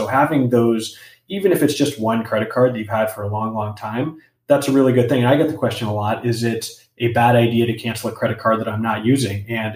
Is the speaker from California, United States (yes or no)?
yes; Los Angeles, California, United States; So I grew up in Los Angeles, grew up in a Mexican-American family here.